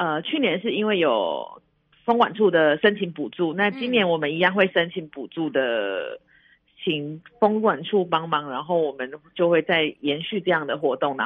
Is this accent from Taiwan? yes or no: yes; Yilan County, Taiwan; 鸭嗓就是我们宜兰人